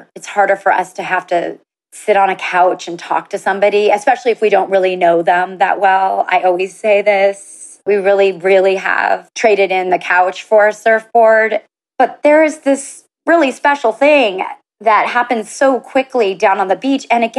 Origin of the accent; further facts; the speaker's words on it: Hawaii, United States; And as a Hawaiian Filipino, we say, however you ride the wave, you've surfed that wave.